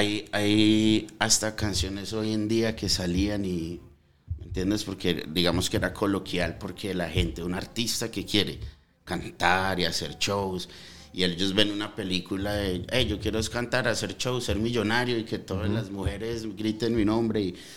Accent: United States; Yo crecí en Estados Unidos

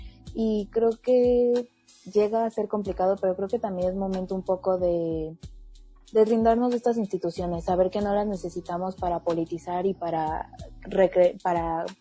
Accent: Mexico; a nosotras como mujeres latinoamericanas, como mujeres mexicanas, significa algo muy, muy en particular los pañuelos verdes

